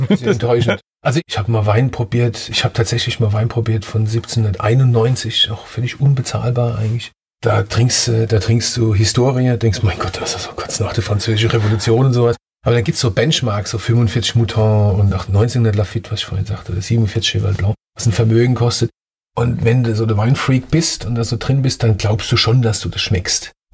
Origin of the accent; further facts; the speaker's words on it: Ludwigshafen, Rhineland-Palatinate, Germany; wo ich herkomme, ich komme ja aus Oggersheim oder aus dem Hemshofen. Oggersheim, das ist schon ein hartes Pflaster und das ist auch dialektisch sehr hart.